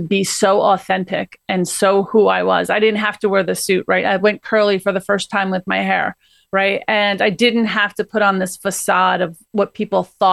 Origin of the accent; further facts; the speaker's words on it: Northeast, United States; So, but you know, I'm from the Northeast, so for me, it's going to be warm and sunny.